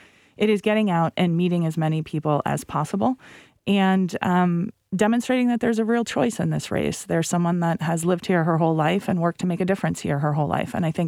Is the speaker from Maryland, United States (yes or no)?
no; Cranston, Rhode Island, United States; now in Warwick, United States; I grew up in Cranston. I live in Warwick now. I'm the oldest of five kids. My parents still live in the house that we all grew up in.